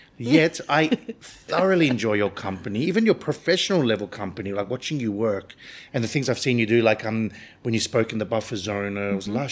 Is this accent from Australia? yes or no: yes; Australia; even myself as a, you know, as an Australian, as a Cypriot of the diaspora, whatever I am